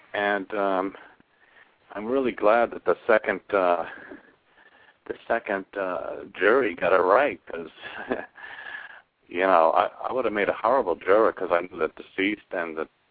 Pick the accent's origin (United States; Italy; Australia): United States; Concord, Massachusetts; I'm from Concord.